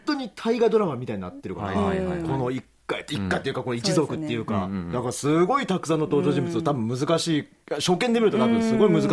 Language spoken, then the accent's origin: Japanese; Tokyo, Japan; 僕は東京の人間だったんで。